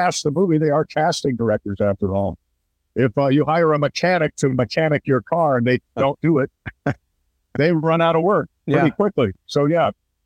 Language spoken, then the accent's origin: English; New York, United States; Well, I was 16 from Westchester County, New York